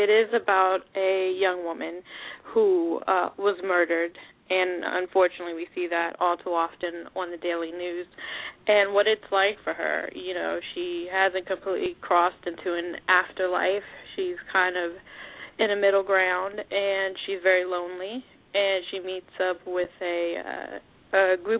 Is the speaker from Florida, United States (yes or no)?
yes; Florida, United States; I'm from Florida. Born and raised here all my life.